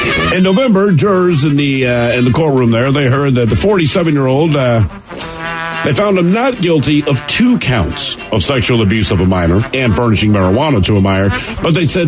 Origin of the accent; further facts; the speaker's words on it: Baltimore, Maryland, United States; That's my hometown, by the way. Wow. Yep, Baltimore City.